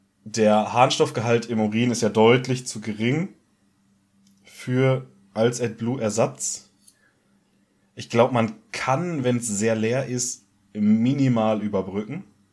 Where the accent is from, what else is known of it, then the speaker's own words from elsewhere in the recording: Munich, Bavaria, Germany; ich als waschechter Münchener, als Ur-Bayer